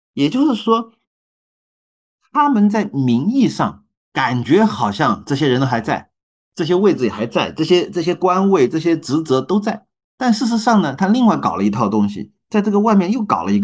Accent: China; 就是我们中国人会说这个名不正言不顺

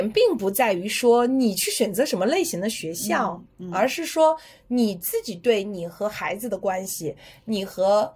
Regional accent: China; 尤其是好像感觉我们中国人还挺喜欢凑热闹的哈

